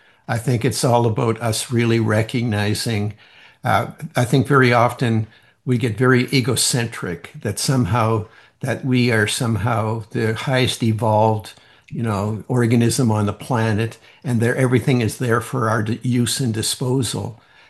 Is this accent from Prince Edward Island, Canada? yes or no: yes; Prince Edward Island, Canada; When I was a kid, I grew up on Prince Edward Island, which is a little island in eastern Canada.